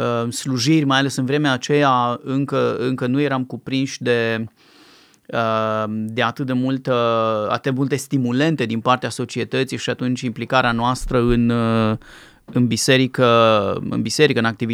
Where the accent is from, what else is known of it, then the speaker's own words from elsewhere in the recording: Bucharest, Romania; m-am născut în București, am crescut într-o familie de oameni, cum se cade, părinți buni, care ne-au iubit, ne-au îngrijit pe mine și pe fratele meu mai mic, dar n-am avut legătură cu Dumnezeu, cu biserica